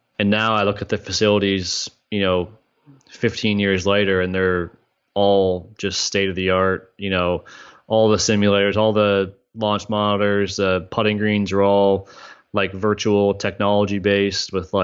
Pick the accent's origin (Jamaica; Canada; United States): Canada; So at the time, like, I'm growing up in Canada as a teenager, or let's say I'm 12, 13, 14.